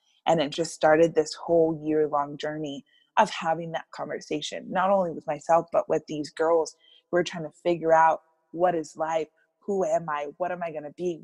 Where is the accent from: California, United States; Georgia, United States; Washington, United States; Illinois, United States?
California, United States; but we're from the Bay Area, so it's always cold, you know?